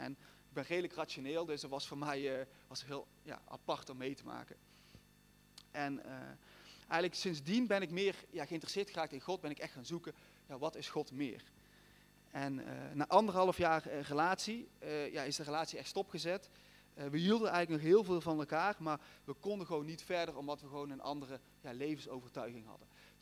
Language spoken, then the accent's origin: Dutch; Oirschot, North Brabant, Netherlands; Ik ben opgegroeid in Oorschot, dat is een klein dorpje hier vlakbij, in een heel fijn, mooi gezin.